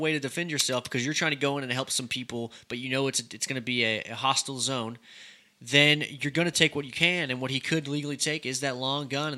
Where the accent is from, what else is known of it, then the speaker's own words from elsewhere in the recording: Lindale, Texas, United States; You know, I grew up in Lindale. Lindale's a tiny little town, like 12,000 people.